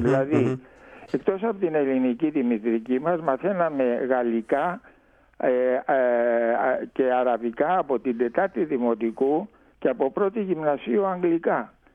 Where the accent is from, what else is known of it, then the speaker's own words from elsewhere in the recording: Port Said, Port Said Governorate, Egypt; Εγώ γεννήθηκα στο Πορσάιτ και τελείωσα το γυμνάσιο, το κλασικό γυμνάσιο του Πορσάιτ, ελληνικό.